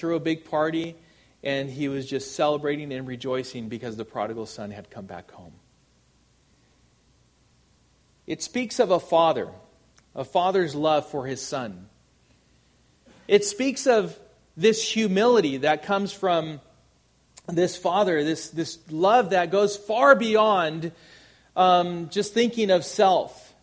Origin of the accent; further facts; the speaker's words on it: Anaheim, California, United States; born there; And I was born in Anaheim